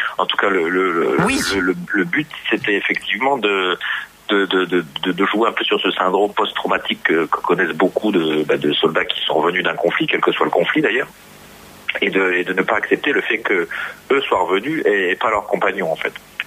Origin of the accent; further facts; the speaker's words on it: Bar-le-Duc, Grand Est, France; je suis Lorrain et que j'ai longtemps habité juste en dessous de Verdun, à Bar-le-Duc. Donc, c'était la base arrière de Verdun.